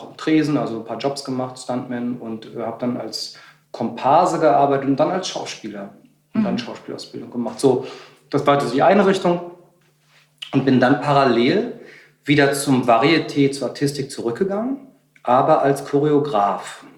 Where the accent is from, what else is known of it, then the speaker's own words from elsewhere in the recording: East Berlin, Berlin, Germany; Wir kommen aus der DDR, wir sind in Ost-Berlin hier haben wir gewohnt, ich bin ja auch groß geworden. Aber die ersten 3 bis 4 Lebensjahre bin ich mit dem Staatszirkus der DDR mitgetourt.